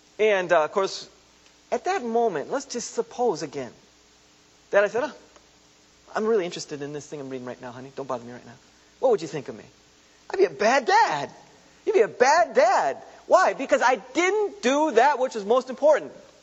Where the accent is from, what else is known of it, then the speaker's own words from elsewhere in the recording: United States; We're from the Baltimore, Washington area.